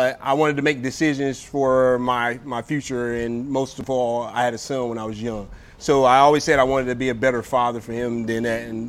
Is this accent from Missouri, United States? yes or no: no; Lima, Ohio, United States; All right, so I'm originally from Lima, Ohio.